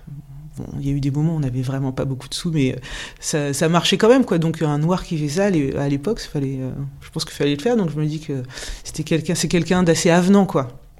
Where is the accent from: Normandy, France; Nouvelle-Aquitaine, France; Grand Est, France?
Normandy, France; Val-de-Reuil; also born or lived in Charenton-le-Pont / Rouen; je suis née le 12 décembre 1977. Je suis née à Charenton-le-Pont, dans le 94. Ensuite, on est venu habiter en région rouennaise. On a habité un peu sur Rouen avant de venir à Val-de-Reuil.